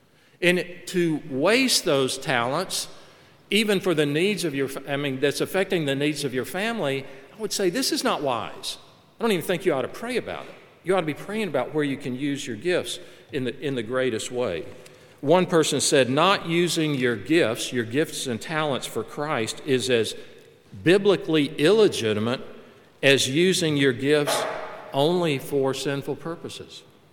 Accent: Macon, Georgia, United States; People from Macon probably used to go there, like from my hometown.

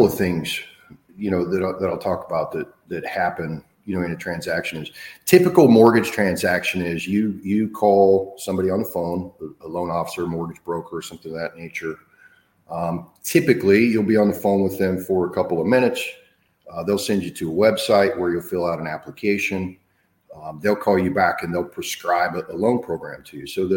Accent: Wichita, Kansas, United States; moved away as an adult; now in Port St. Lucie, United States; I'm originally from Wichita, Kansas. And if you've ever been there, beautiful place. But the winter is a little harsh, right? So I moved to Port St. Lucie, Treasure Coast area here 10 years ago.

